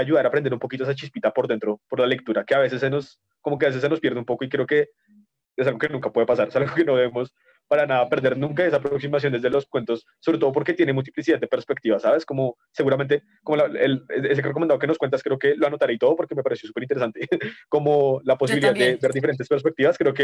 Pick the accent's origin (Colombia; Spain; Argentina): Colombia; Bogotá; yo soy profundamente rolo